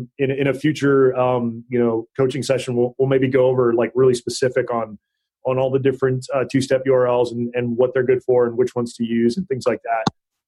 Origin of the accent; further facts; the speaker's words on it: Hawaii, United States; I grew up in Hawaii. I got lots of those pictures of my own